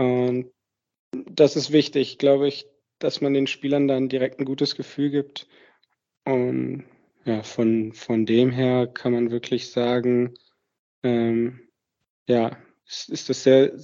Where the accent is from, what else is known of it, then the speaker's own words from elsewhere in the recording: Düsseldorf, North Rhine-Westphalia, Germany; Düsseldorf, das ist ja meine Heimat